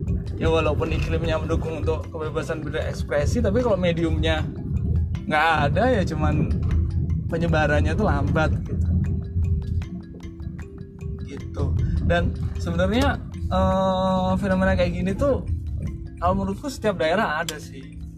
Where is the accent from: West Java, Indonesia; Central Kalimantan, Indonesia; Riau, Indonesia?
Riau, Indonesia; accent: Javanese (medok); Ini suara gue bukan gue medok-medokin ya, emang suara gue tuh medok. Jadi walaupun gue lahir dan besar di Sumatera, itu gue nggak, kalau gue bilang, oh gue tuh orang Riau gitu, itu orang-orang udah gak percaya.